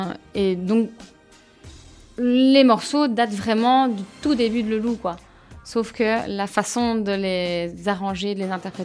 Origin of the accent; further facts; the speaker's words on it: Baudour, Wallonia, Belgium; now in Brussels, Belgium; Alors je suis originaire de Beaudour.